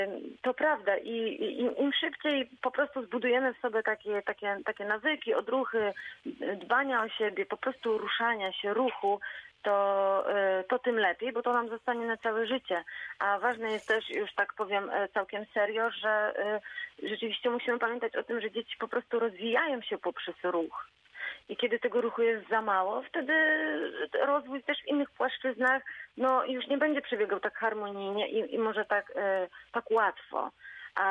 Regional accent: Szprotawa, Lubusz Voivodeship, Poland; Jestem ze Szprotawy, więc na razie głównie tu.

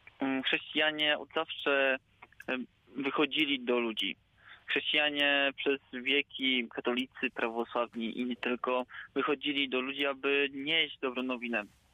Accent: Nowa Sól, Lubusz Voivodeship, Poland; Jesteśmy z Nowej Soli.

